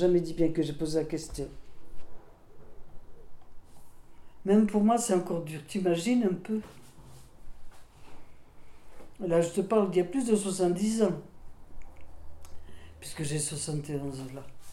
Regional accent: Melun, Île-de-France, France; born there; Je suis née à Melun, ici à côté là, en 49. Mon père était prof, il avait été nommé là. Après-guerre, je suis née dans une salle de classe où ils avaient été réfugiés après-guerre, il n'y avait pas de logement.

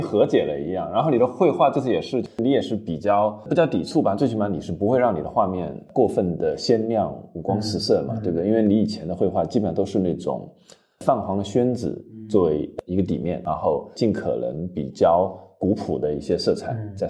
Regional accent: Hubei, China; also born or lived in Wuhan / Shanghai; 因为我在江汉平原长大的

